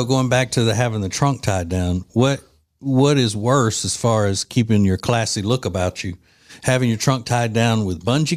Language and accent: English; Louisiana, United States; My home state of Louisiana is Miller Lite.